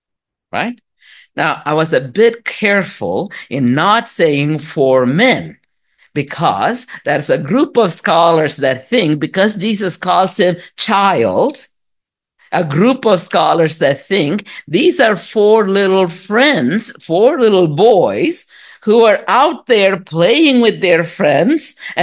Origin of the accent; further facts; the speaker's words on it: India; moved away; we used to carry water from the well when I was growing up in India.